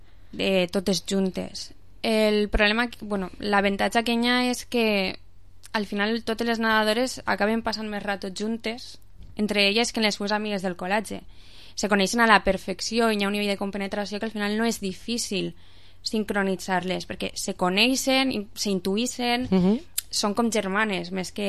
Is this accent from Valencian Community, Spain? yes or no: yes; Castelló, Valencian Community, Spain; No, jo soc de Castelló.